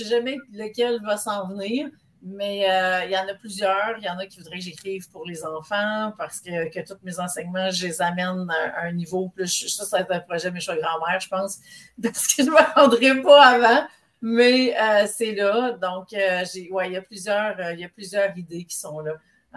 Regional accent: Quebec, Canada; Je viens de l'Abitibi. Je viens de l'Abitibi et j'ai déménagé dans les dernières années.

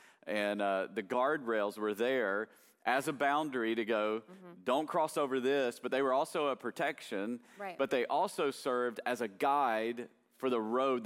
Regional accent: Tennessee, United States; So whenever I was a little kid, we grew up in East Tennessee.

